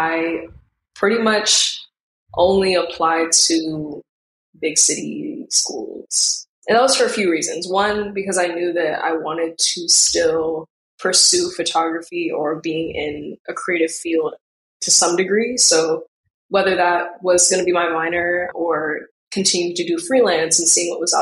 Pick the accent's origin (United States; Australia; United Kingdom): United States; New York City, New York; When I was younger, I don't think I truly understood how big the city was. But as I grew in high school, I think I came to understand the mentality.